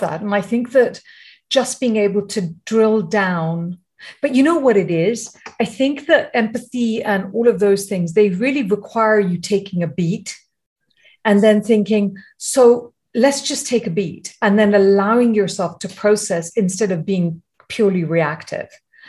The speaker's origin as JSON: {"language": "English", "country": "United Kingdom", "said": "again, being British, but, you know, we just swear quite a lot."}